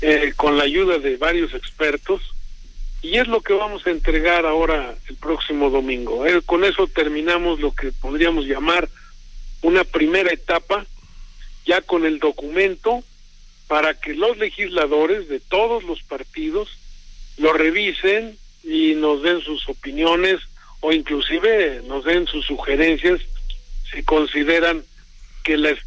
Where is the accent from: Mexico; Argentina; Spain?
Mexico; Texcoco, State of Mexico; en mi tierra, allá en Texcoco